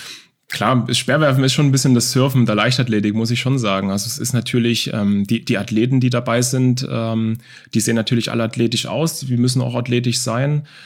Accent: Dresden, Saxony, Germany; ich bin in Dresden, in Leubnitz, Neuostrach groß geworden, in einer Plattenbausiedlung. Wir hatten eine Vierraumwohnung oder 3,5-Raumwohnung auf 70, 75 Quadratmeter.

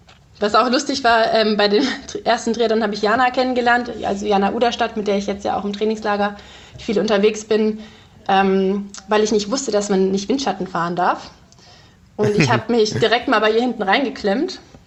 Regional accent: Ravensburg, Baden-Württemberg, Germany; ich komme ja aus Ravensburg ursprünglich

